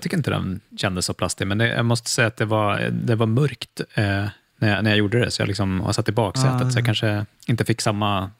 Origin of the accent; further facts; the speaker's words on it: Luleå, Norrbotten County, Sweden; moved away as an adult; Jag har ju nämligen mina rötter i Norrbotten. Jag växte upp i Luleå och flyttade därifrån 2001.